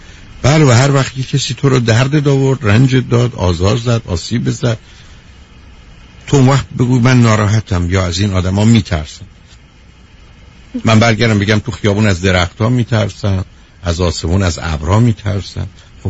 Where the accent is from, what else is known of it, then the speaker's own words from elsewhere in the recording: Iran; now in United States; من 44 سال تو امریکام، 40 سال این دفعه، 4 سال قبل هر وقت حرف میزنم همین فهم من ایرانیم، امریکایی نیستم